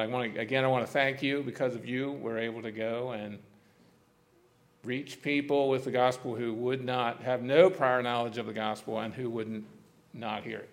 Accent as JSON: {"language": "English", "country": "United States", "tie": "born or raised there", "said": "I grew up here in Carroll County. My dad and uncles had a big farming operation. I grew up in that."}